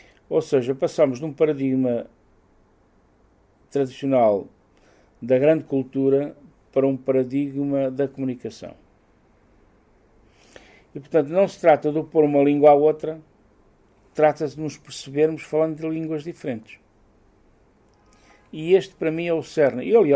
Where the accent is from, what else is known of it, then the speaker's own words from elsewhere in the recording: Castelo Rodrigo, Centre, Portugal; Eu sou de Castelo Rodrigo, portanto sou mesmo ali da fronteira, portanto percebo isso.